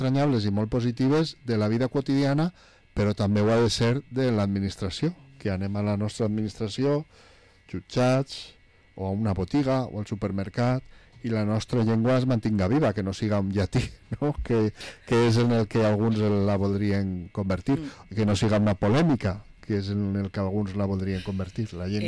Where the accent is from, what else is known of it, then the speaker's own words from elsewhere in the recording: Valencian Community, Spain; el nostre dia com a valencians.